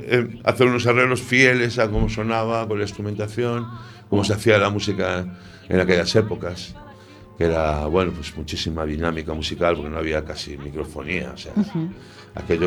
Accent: A Coruña, Galicia, Spain; Yo soy de la tierra de la cascarilla. Yo soy de Coruña, palabra de honor. Yo soy de Coruña, nacido en la vaca.

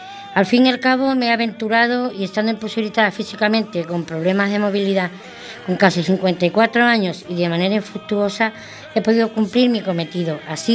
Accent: Bollullos Par del Condado, Andalusia, Spain; Soy andaluza, de un pueblo de Huelva, concretamente de Boyuspar del Condado, un pueblo grande y hermoso, muy vital, muy vanguardista y eminentemente agrícola, dedicado en un 50% al cultivo de llamado oro rojo, las fresas.

